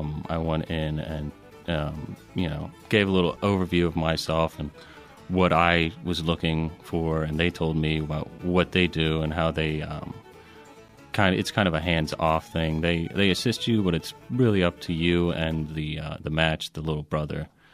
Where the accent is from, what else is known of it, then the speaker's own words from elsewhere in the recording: Pittsburgh, Pennsylvania, United States; I grew up in Pittsburgh, but moved around a lot as a child.